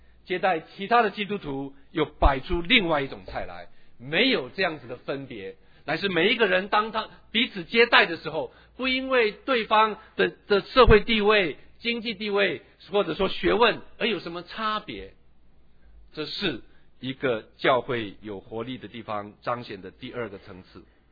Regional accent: Taiwan; now in United States; 这个在我们在台湾长大跟在美国，我不明白这样的事情

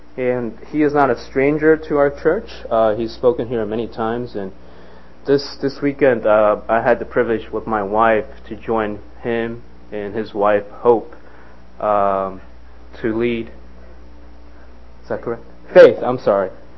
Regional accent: Taiwan; I was born in Taiwan. I was raised partly in Taiwan. And the last time I was back was a couple years ago.

